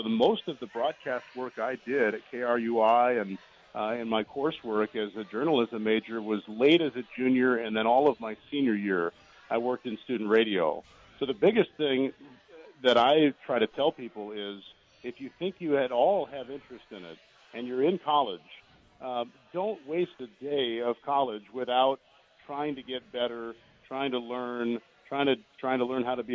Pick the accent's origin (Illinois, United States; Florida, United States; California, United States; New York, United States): Illinois, United States; Chicago; I grew up in the Chicago area, so I was fortunate to have some outstanding announcers to listen to.